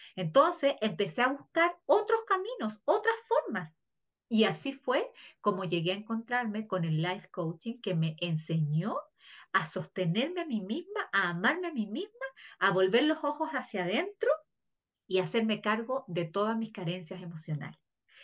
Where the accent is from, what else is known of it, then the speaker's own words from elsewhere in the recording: Chile; soy life coach espiritual, soy chilena